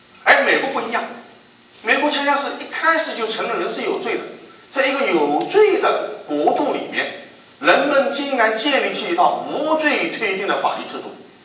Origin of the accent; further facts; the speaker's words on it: China; 我说 from China 啊，我说我是中国来的啊